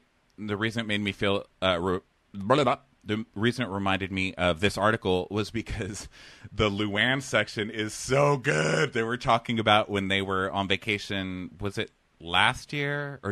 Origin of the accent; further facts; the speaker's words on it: Texas, United States; I'm the worst with that, I'm from Texas, sorry.